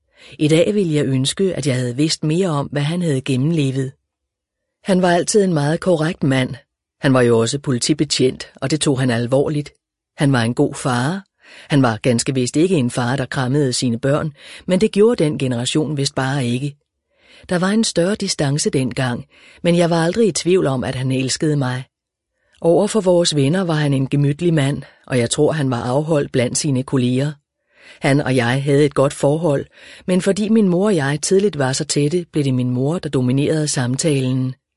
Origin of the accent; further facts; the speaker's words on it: Humlebæk, Capital Region of Denmark, Denmark; Selv blev jeg født i Humlebæk i 1951. Her voksede jeg op i en lille familie